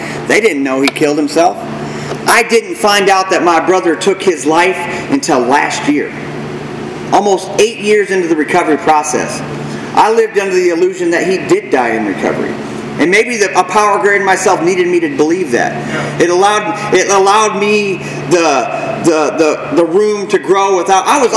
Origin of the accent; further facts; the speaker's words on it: Fort Dodge, Iowa, United States; Because back where I'm from, man, I came from the fort to the fort. I'm from Fort Dodge, Iowa.